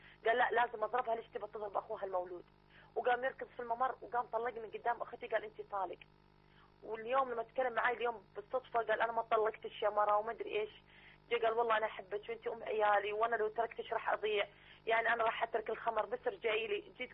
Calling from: Abu Dhabi, United Arab Emirates; أنا من أبو ظبي يا أخوي.

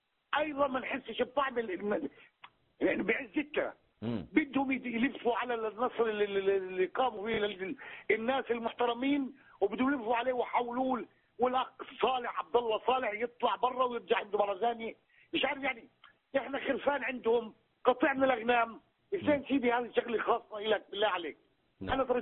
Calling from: Palestine; هاي ثالث مرة بنتصل أنا وياك من فلسطين

